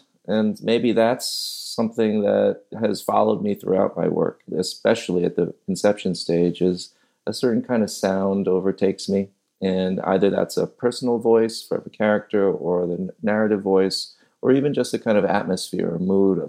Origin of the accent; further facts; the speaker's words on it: New York, United States; I grew up in New York, in the city, and then in the suburbs.